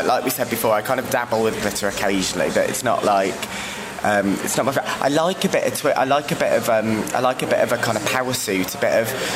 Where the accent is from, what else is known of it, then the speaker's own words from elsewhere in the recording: Darlington, North East England, United Kingdom; When I go back to Darlington, that's where I'm from. I don't sound like I'm from Darlington, do I?